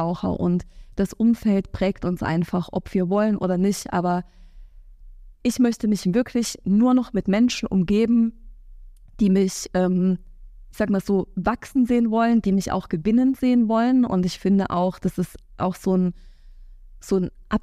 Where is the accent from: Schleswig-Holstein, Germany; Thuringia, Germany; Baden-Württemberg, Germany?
Thuringia, Germany; immer wenn ich da in unser Dörfchen da nach Thüringen gehe, das ist auch meine Heimat und das sind meine Wurzeln und da komme ich her und das kann ich auch nicht verleugnen